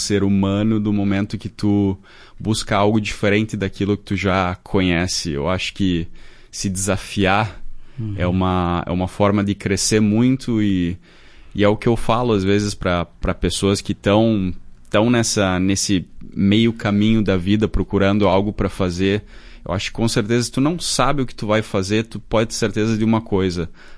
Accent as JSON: {"language": "Portuguese", "country": "Brazil", "said": "E eu acho que nós como brasileiros, que eu tenho certeza absoluta que infelizmente ou felizmente a gente tem um sentido crítico forte do nosso país"}